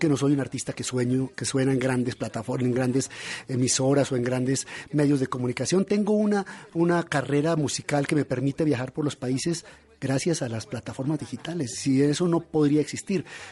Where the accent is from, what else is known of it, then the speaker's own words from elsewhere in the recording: Andes, Colombia; un pequeño pueblito de los Andes colombianos y las películas que vi de infancia en el único cine de mi pueblo eran películas mexicanas.